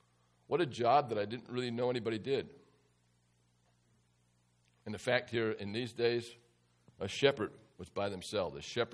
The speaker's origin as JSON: {"language": "English", "town": "Philadelphia", "region": "Pennsylvania", "country": "United States", "tie": "born there", "said": "I'd have to go to where I was born to register. I'd have to go to Philadelphia. Although I only lived there 6 months of my life."}